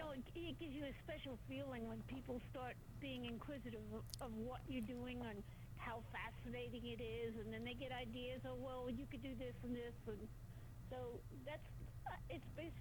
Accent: New York, United States; My background is I came from New York, and New York does not have any empty or deserted buildings. So when I moved to Nebraska, I was kind of fascinated

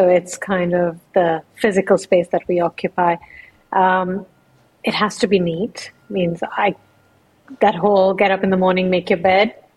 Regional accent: India; also born or lived in London, United Kingdom; I'm a Parsi by faith. Parsis are Zoroastrian. We came from Persia. I was born in London, and then I grew up in India. And my grandmother was, so I grew up in my grandmother's house.

